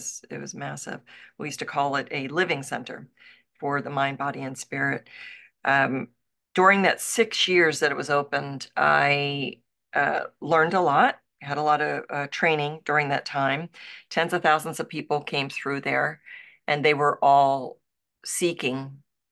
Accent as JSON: {"language": "English", "town": "Baltimore", "region": "Maryland", "country": "United States", "tie": "born or raised there", "moved": "yes", "lives_now": "Los Angeles, United States", "said": "I moved from Baltimore, Maryland, which is where I was born and raised and where I lived my entire life. And then I moved to Los Angeles with no job and seemingly no identity."}